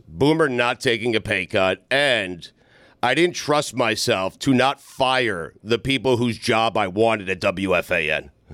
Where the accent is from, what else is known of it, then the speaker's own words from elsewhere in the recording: Long Island, New York, United States; growing up on Long Island in New York